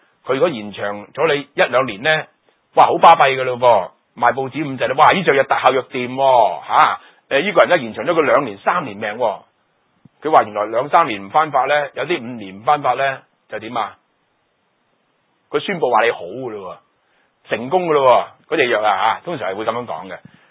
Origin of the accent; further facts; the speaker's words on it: China; 又話呢見到我哋中國人所講咩牛頭馬面啊